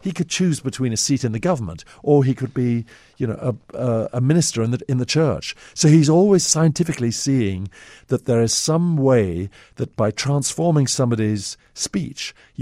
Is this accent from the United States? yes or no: no; Eswatini; now in England; I grew up in Swaziland.